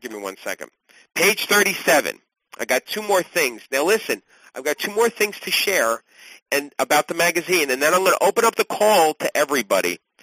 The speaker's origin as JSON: {"language": "English", "region": "New York", "country": "United States", "said": "now we're from Long Island, so it's easy to get a lot of pumpkins. We have farms out here."}